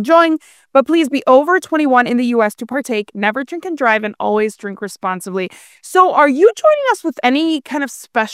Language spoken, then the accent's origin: English; Miami, Florida, United States; Okay, so I grew up in Miami.